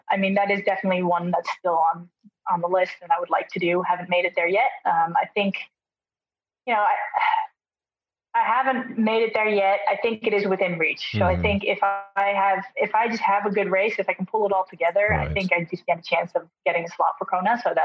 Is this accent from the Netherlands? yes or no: yes; Utrecht, Netherlands; also born or lived in Maryland, United States; Born and raised in Utrecht.